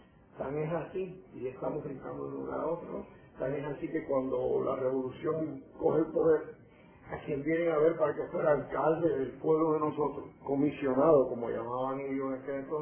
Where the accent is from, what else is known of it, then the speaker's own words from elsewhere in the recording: Manzanillo, Granma, Cuba; also born or lived in Niquero; Yo nací en Niquero, me desarrollé en Manzanillo, que era donde estaban mis abuelos. Viví en Manzanillo prácticamente más que lo que viví en Niquero. Los fines de semana los pasaba en Niquero, los pasaba en Palmar, que es una finca que tenía mi abuelo cerca de la Sierra Maestra.